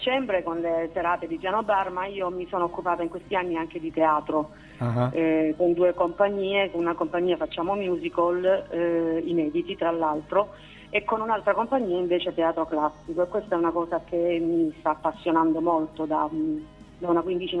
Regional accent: Apulia, Italy; Io sono pugliese, sono salentina

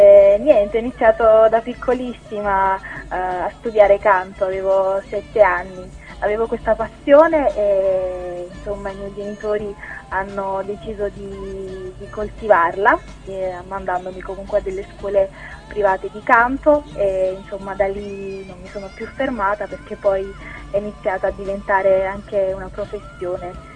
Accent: Naples, Campania, Italy; Ma diciamo che da buona napoletana, quando inizio a parlare non mi fermo più

